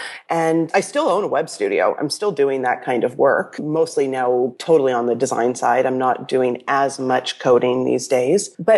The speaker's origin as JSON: {"language": "English", "country": "Canada", "said": "So I am Canadian, and I'm hanging out up here in Toronto, Canada"}